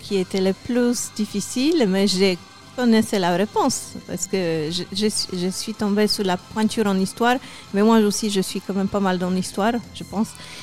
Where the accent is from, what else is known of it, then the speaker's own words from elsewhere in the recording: Poland; now in France; Je viens de Pologne.